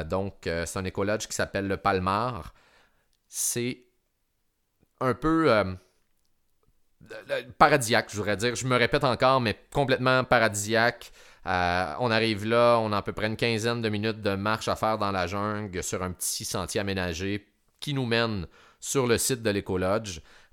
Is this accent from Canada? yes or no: yes; Quebec, Canada; On vient du Québec